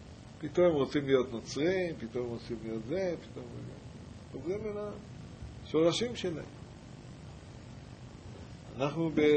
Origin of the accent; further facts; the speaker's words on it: Mishmar HaSharon, Central District, Israel; אני בא מקיבוץ. קיבוץ משמר השרון.